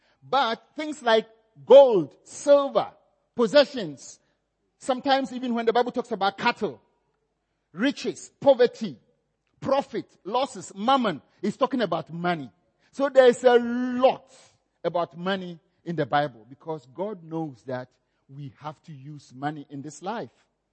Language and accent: English; Ghana; also born or lived in Zambia; I grew up in Ghana and I stayed in Zambia.